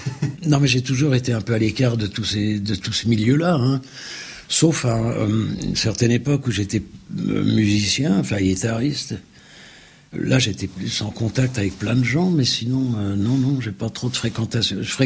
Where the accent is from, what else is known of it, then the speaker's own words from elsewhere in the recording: Paris, Île-de-France, France; j'ai été déclaré dans le 17e. Et ensuite, donc, dans le 9e, j'étais rue de Provence, et je prenais le métro tout seul pour aller à l'école, rue du Faubourg Poissonnière